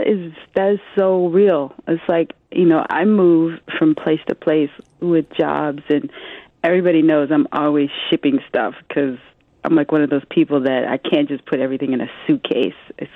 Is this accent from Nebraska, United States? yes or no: yes; Omaha, Nebraska, United States; now in New York, United States; You know, I'm a Midwesterner too, because I come from Omaha, Nebraska